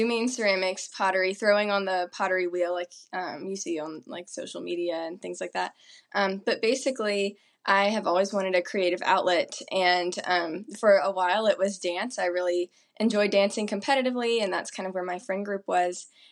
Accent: South Carolina, United States; now in North Carolina, United States; Growing up in upstate South Carolina, it was very hot. We were about 4 hours away from the beach and about 4 hours away from the mountains.

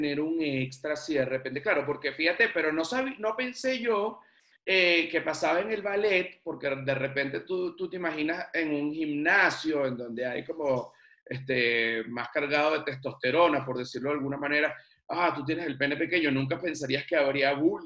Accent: Venezuela; de la música que uno escucha siendo, bueno, venezolano.

